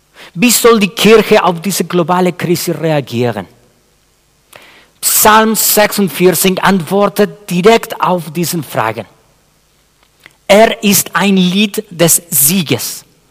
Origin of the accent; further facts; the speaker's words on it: Chile; Ich komme aus Chile, dem Land mit den meisten Erdbeben der Menschheitsgeschichte.